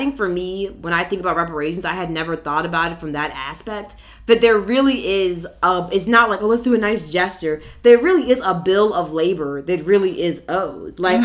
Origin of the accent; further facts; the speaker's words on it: Mississippi, United States; It's like, no, I'm from Mississippi.